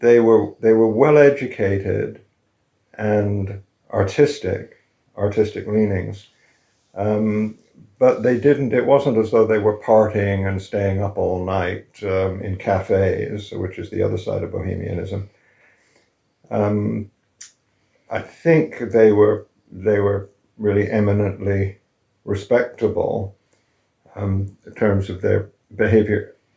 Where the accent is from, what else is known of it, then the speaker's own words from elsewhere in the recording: England, United Kingdom; born there; I was born in England in the 50s, just 10 years after the end of the war.